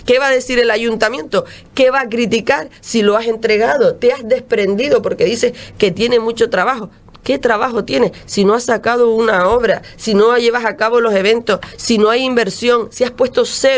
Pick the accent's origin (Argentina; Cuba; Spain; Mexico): Spain; Tuinés; nadie va a tratar con mayor mimo y con mayor respeto y con mayor cariño ese festival que los que somos de Tuinés